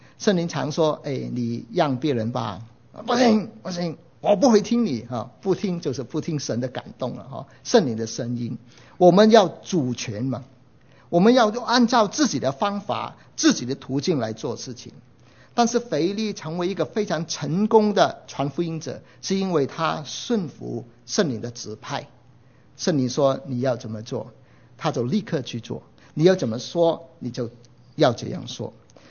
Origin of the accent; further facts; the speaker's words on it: Hong Kong; 我们香港过来的